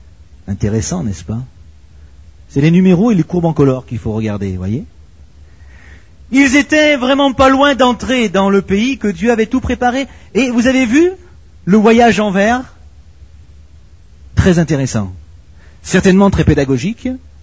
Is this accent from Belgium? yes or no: yes; Belgium; Bon, parce que je suis belge.